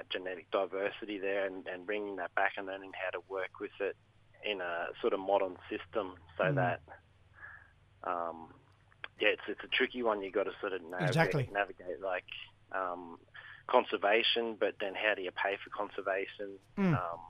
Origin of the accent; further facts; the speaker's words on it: Toowoomba, Queensland, Australia; now in Sunshine Coast, Australia; I grew up in Toowoomba, Bud, and I'm currently living on Cabby Cabby Country, Sunshine Coast.